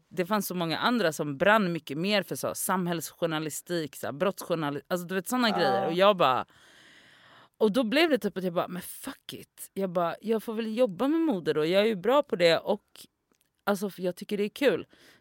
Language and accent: Swedish; Gothenburg, Västra Götaland County, Sweden; jag är ju från Göteborg